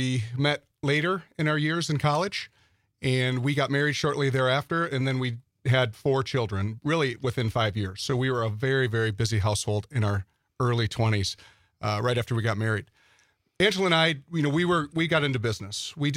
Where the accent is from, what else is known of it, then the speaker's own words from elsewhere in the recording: Ashwaubenon, Wisconsin, United States; I grew up right here in Brown County. I grew up in Ashwaubenon. I went to public schools through eighth grade.